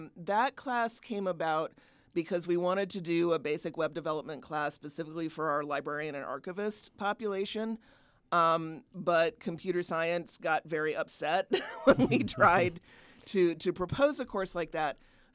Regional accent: Raleigh, North Carolina, United States; also born or lived in Madison, Wisconsin; I was actually born in Madison. My father got his PhD here in anthropology. If you go down to the basement of Memorial, you can actually find his dissertation. I have done this. I grew up in Raleigh, North Carolina, went to undergrad in Indiana, and actually came back

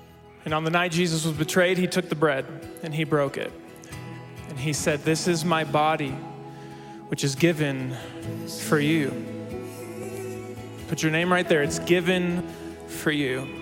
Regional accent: Mexico; As many of you know, I grew up in Mexico, and in Mexico, there's no such thing as spring break.

